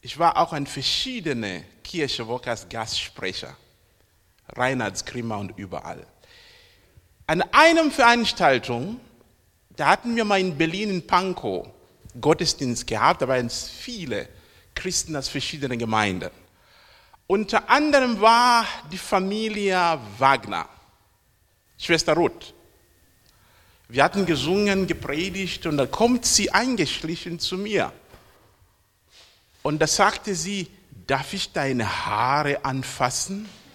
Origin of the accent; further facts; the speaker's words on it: Zambia; moved away as an adult; now in Germany; Ich stamme ursprünglich aus Sambia. Ich bin seit 85 hier in Deutschland. Ich kam hier zum Studium.